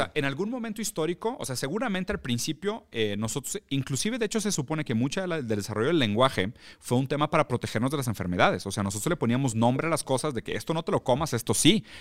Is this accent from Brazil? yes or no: yes; Brazil; yo te lo puedo decir como brasileño también, aunque Brasil es un país un poco más diverso porque es muy, muy amplio en extensión territorial